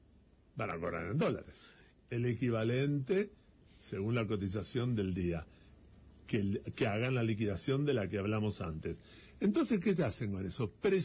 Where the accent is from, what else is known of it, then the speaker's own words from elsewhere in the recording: Argentina; somos propietarios los argentinos